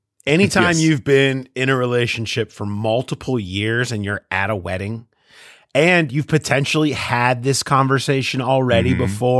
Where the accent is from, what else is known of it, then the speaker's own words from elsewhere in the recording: Cincinnati, Ohio, United States; And I'm like, hey, I'm from Cincinnati.